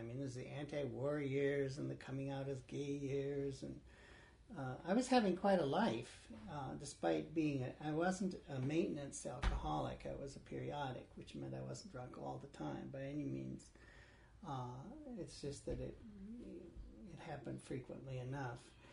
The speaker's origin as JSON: {"language": "English", "country": "Peru", "tie": "born or raised there", "said": "my mother's buried in Peru and I grew up in Peru."}